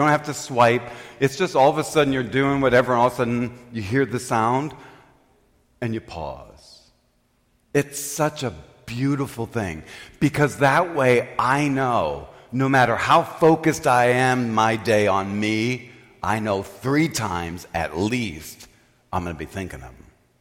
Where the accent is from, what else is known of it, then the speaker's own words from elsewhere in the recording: Farmington, Missouri, United States; St. Joe's Elementary School, where I grew up in Farmington, Missouri.